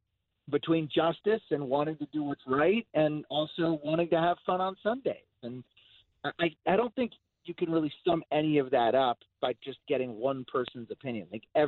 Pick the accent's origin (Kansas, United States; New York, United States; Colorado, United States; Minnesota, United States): Colorado, United States; Denver; You know, I grew up in Denver, guys